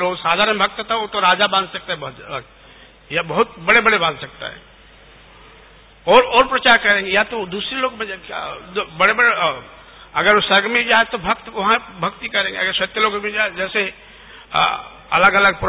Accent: Bankura, West Bengal, India; हम बांकुड़ा के रहने वाले हैं, वेस्ट बंगाल

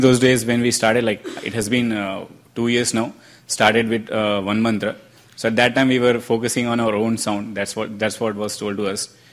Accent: Bangalore, Karnataka, India; English is a second language; moved away as an adult; now in United States; I came from Bangalore. I'm new to the US.

